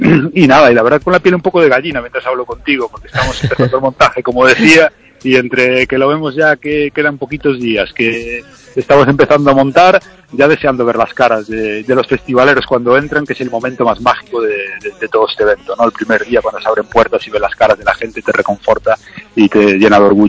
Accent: Galicia, Spain; también somos gallegos

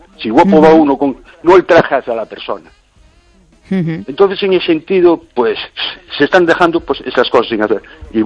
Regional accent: A Coruña, Galicia, Spain; born there; yo soy en Coruña, conocí Coruña y, bueno, yo nací en Coruña.

